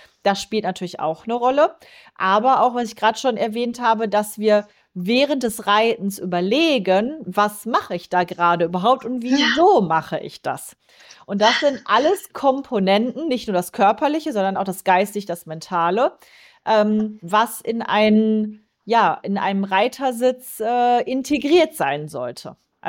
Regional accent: North Rhine-Westphalia, Germany; Also ich komme ja aus NRW, Dortmund-Wittenbochum, die Ecke.

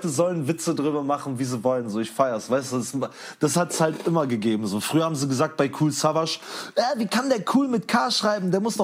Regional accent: Czechia; diese Identität nach Tschechien hin, zu meiner Heimat, das hat mich immer sehr verbunden. Ich spreche die Sprache auch.

